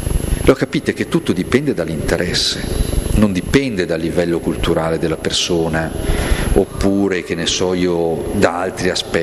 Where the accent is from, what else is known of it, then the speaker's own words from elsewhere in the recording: Novara, Piedmont, Italy; complimenti, perché io vengo da Novara, una roba così ce la sogniamo